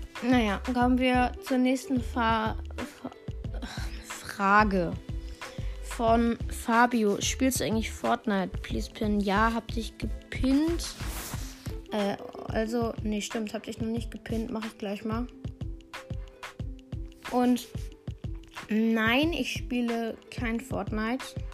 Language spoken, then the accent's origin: German; Bremen, Germany; Also, ich komme aus Bremen